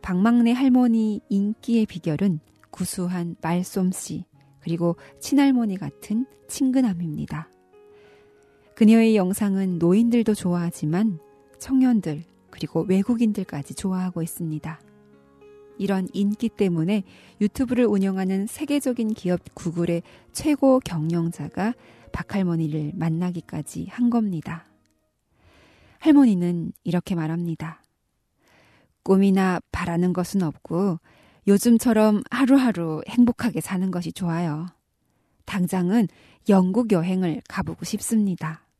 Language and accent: Korean; North Korea